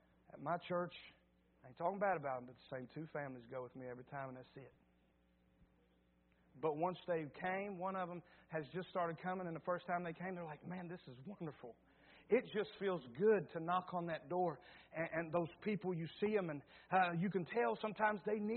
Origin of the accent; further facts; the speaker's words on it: Campbell's Creek, West Virginia, United States; Listen, this I'm old country. I'm from Campbell's Creek, West Virginia. Listen to me, I'm old country boy.